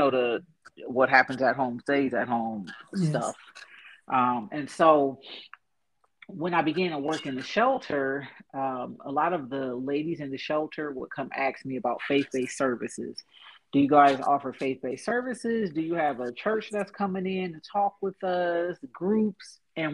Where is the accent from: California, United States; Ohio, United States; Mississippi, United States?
Ohio, United States; Akron; My home community is in Akron, Ohio. So I was born and raised in Akron, Ohio.